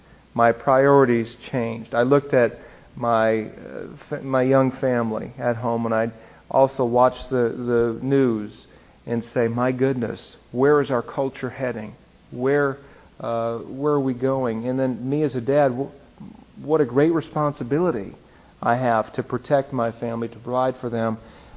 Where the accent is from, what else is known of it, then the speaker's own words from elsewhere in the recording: Wisconsin, United States; moved away; Some of you might have detected a bit of an accent. That's because I'm from Wisconsin. It makes me a cheesehead. 15 years ago, my family and I came down from Wisconsin to work full-time for the Family Foundation.